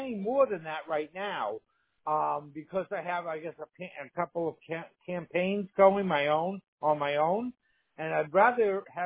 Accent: New York, United States; I'm from New York. And I like to talk fast, but I can't anymore

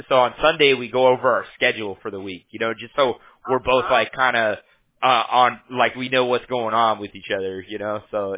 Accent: Huntington Beach, California, United States; We're located in Fountain Valley, California. I'm from Huntington Beach. It's like one city over.

